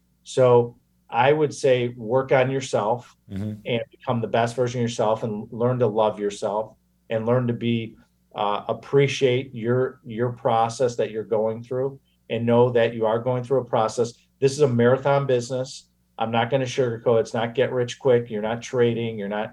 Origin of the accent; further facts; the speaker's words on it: Chicago, Illinois, United States; especially being born and raised in Chicago.